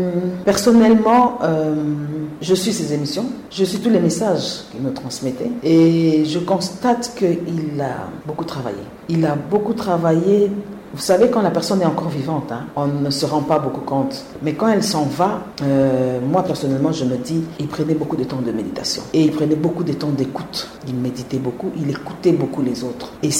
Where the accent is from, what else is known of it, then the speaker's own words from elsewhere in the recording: DR Congo; en tant que Congolaise